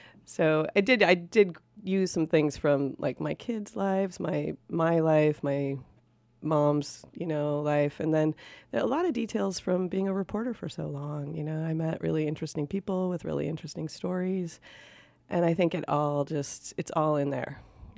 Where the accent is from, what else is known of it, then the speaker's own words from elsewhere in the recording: Fairbanks, Alaska, United States; also born or lived in Anchorage; Well, I grew up in Fairbanks and Anchorage, but my mom's family grew up in Fairbanks.